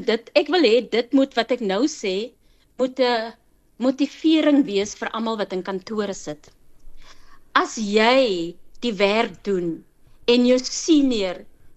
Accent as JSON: {"language": "Afrikaans", "town": "Springbok", "region": "Northern Cape", "country": "South Africa", "tie": "born or raised there", "said": "Ek is oorspronklik van Springbok. Ek het groot geword in Springbok. So vir my is die huis."}